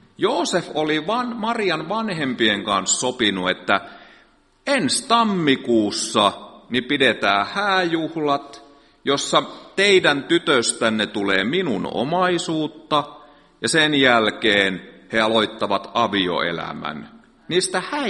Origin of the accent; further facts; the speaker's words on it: Alajärvi, South Ostrobothnia, Finland; now in Seinäjoki, Finland; Mä siis Seinäjolla asun nykyään. Mä oon muuttanut Alajärveltä 95 pois nuorena poikana, mutta kyllä mä edelleen alajärveläinen enemmän on identiteetiltäni kuin seinäjokelainen.